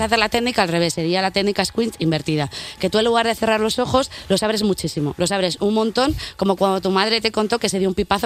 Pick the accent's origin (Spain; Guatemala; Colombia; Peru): Spain; Burgos, Castile and León; es que soy de Burgos, perdón